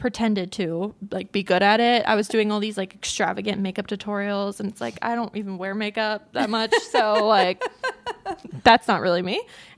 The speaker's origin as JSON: {"language": "English", "region": "Kentucky", "country": "United States", "said": "I'm from Kentucky."}